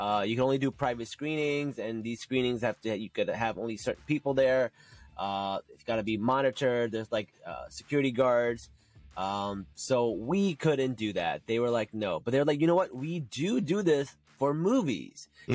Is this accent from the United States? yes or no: yes; Newark, New Jersey, United States; Like, I grew up in Newark. I grew up near Jersey City.